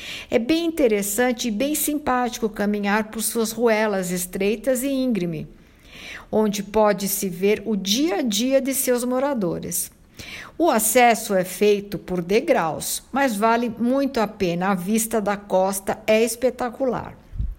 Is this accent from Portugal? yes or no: no; Italy; Portuguese is a second language; da Itália e adoro falar tudo que se relaciona com o meu país.